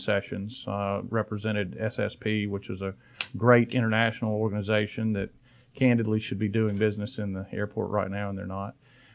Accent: Albany, Georgia, United States; now in Atlanta, United States; I grew up in Albany and started my practice in Atlanta

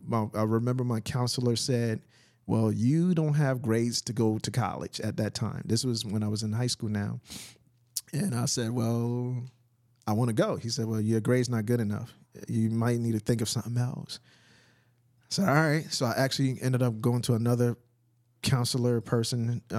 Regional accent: Trenton, New Jersey, United States; So growing up in Trenton, New Jersey, I saw, you know, drugs. I saw gangs. I'm like, this is not the life I want to grow up in.

